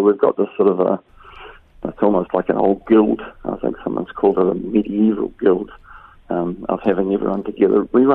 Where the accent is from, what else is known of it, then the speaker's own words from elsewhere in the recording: Waikato, New Zealand; I grew up in the Waikato, and three uncles around the country are farmers, and I grew up working on farms